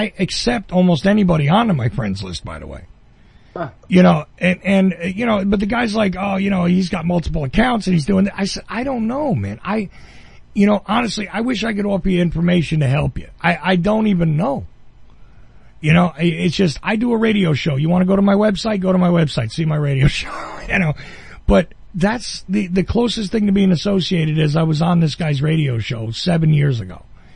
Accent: New Jersey, United States; I said, I'm from New Jersey. Listen to my accent. New Zealand, New Jersey, dude, come on.

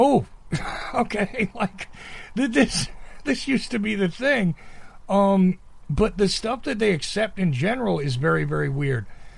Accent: New Jersey, United States; also born or lived in New York City; I'm mainly from New Jersey, but I mean, I lived in New York City

